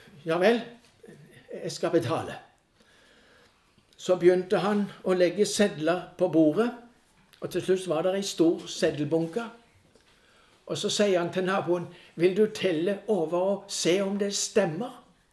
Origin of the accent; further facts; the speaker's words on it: Denmark; Norwegian is a second language; Jeg er fra Danmark. Jeg kom nettopp fra Danmark, men det er lenge siden jeg hørte det.